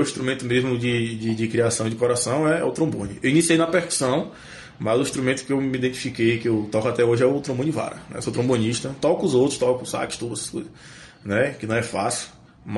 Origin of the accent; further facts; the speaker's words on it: Santo Amaro da Purificação, Bahia, Brazil; now in Morro do Chapéu, Brazil; sou natural de Santa Amaro da Purificação, né? É uma cidade no Recôncavo Baiano, coisa de 90 quilômetros de Salvador, pé de cachoeira daquela região. É, vim para Morro do Chapéu tocar em 2014